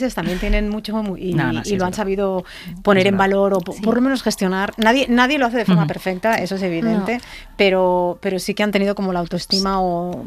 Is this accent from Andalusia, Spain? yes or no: no; Barcelona, Catalonia, Spain; yo que vengo de Barcelona, yo soy barcelonesa, cuando estoy en Madrid me da la impresión que Madrid ha cuidado poco su patrimonio.